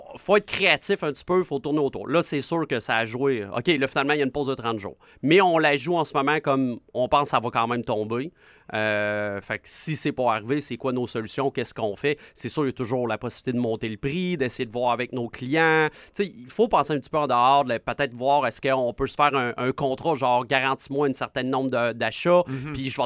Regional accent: Quebec City, Quebec, Canada; On est des gens de Charlebourg. On est une famille d'ici.

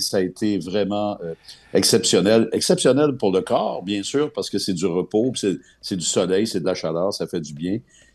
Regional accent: Quebec, Canada

